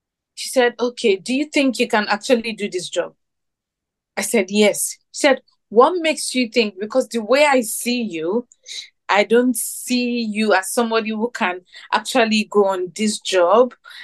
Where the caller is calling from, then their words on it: Lagos, Nigeria; Lagos, Nigeria.